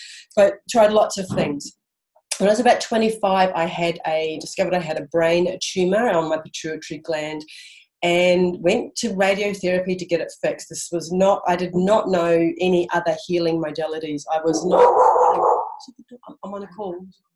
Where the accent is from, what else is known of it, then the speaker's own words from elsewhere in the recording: New Zealand; now in Australia; So I'm from New Zealand. I'm going to really go through this really quickly. I've been in Australia about 25 years now.